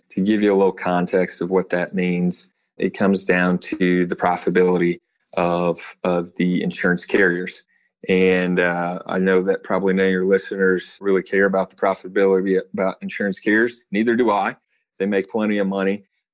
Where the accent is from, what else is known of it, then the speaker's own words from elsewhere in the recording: Dallas-Fort Worth, Texas, United States; And I'm from Dallas-Fort Worth originally